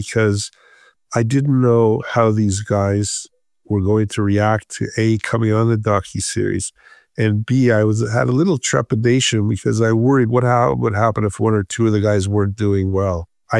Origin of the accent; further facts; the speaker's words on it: Oshawa, Ontario, Canada; growing up in Oshawa, that somehow the pride in being Jewish and supporting Israel